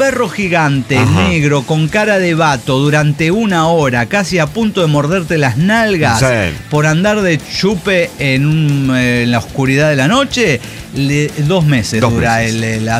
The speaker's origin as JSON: {"language": "Spanish", "town": "Esquel", "region": "Chubut", "country": "Argentina", "tie": "born or raised there", "said": "cuando vivía en mi ciudad natal, Esquel, en la provincia del Chubut"}